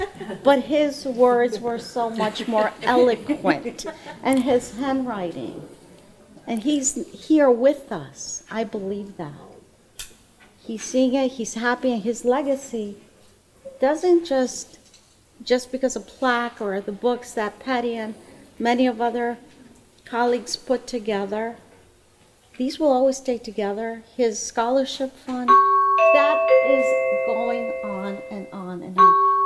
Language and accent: English; Newport, Rhode Island, United States; He was New Bedford, I was Newport. Very close together.